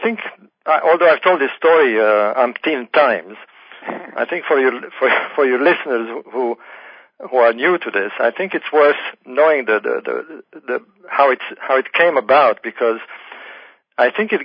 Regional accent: Alexandria, Alexandria Governorate, Egypt; English is a second language; moved away as an adult; I was born in Egypt and grew up there. I left Egypt when I was 19.

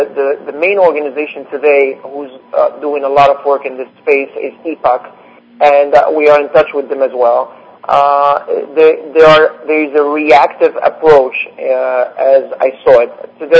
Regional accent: Morocco; English is a second language; let the government of a country like my home country, Morocco, block these people from entering

